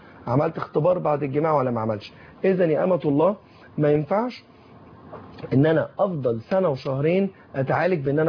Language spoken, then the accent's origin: Arabic; Egypt; نسبه الانيميا عندنا في مصر اوفر 90%، فوق 90%، يعني معدل السيدات في مصر اللي عندهم انيميا اكتر من 90%